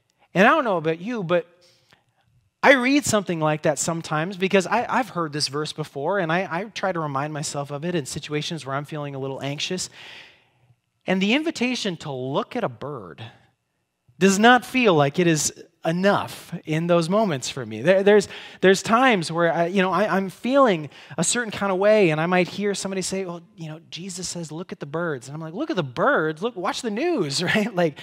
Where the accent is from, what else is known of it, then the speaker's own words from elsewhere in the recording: Rapid City, South Dakota, United States; I grew up in Rapid City, so out in the Black Hills.